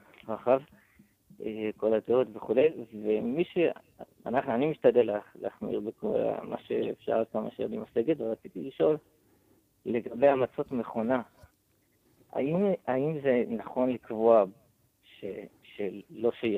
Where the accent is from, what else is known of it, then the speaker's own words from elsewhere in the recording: Jerusalem, Jerusalem District, Israel; אני אברך מירושלים